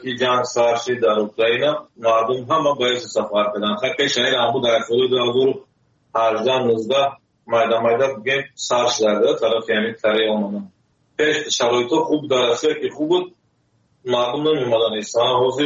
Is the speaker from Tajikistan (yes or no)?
yes; Tajikistan; moved away as an adult; now in South Korea; سال 2015 از تاجیکستان آمدم.